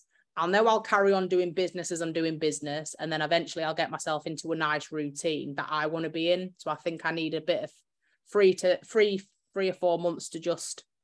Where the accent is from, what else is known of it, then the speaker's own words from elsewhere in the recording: East Midlands, United Kingdom; No, I don't like Yorkshire. I'm from Lincolnshire.